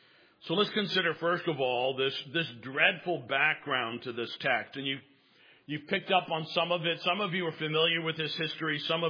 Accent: United States; But there's also an oppressive sense of foreignness to me as an American.

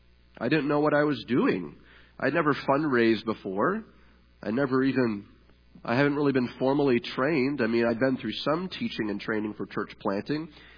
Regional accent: Gilmanton Iron Works, New Hampshire, United States; But we planted in my hometown of Gilmanton, Ironworks, New Hampshire.

